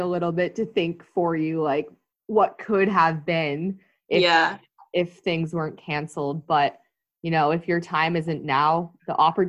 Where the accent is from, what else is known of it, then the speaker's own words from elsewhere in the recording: San Diego, California, United States; Yeah, I was born in San Diego. I grew up